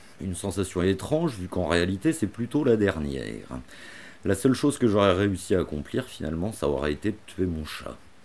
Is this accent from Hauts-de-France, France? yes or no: no; Nantes, Pays de la Loire, France; Oui, alors je suis un Nantais de 40 ans tout juste.